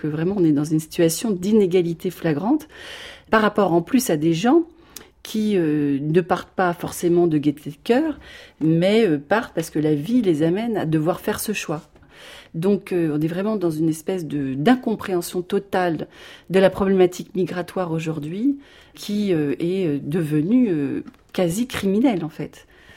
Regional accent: France; Moi, je suis française, j'ai un passeport français

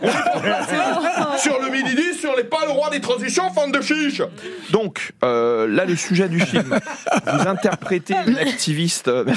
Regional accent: Corsica, France; j'ai grandi en Corse.

